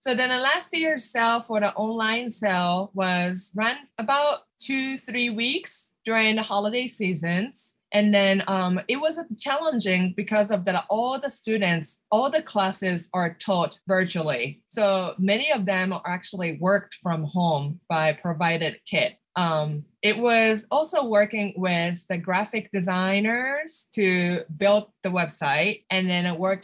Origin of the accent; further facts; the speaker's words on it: Japan; English is a second language; moved away as an adult; now in United States; But my passion of the jewelry making and metalsmithing started when I came from Japan to the United States as an international student.